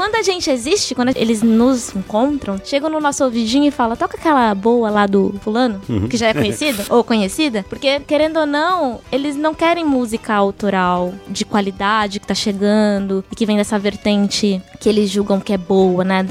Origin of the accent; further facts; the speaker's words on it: São Paulo, Brazil; also born or lived in Bahia; porque eu sou baiana. Eu que cresci em São Paulo, me distanciei muito do meu berço, assim, né?